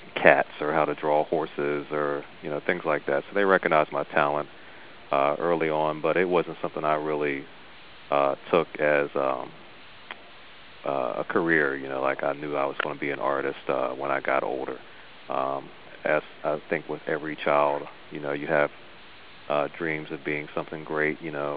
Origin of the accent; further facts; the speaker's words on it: West Virginia, United States; I grew up in West Virginia, by the way, in a little small town right outside of Morgantown, where West Virginia University is located, if that helps place the geography for you.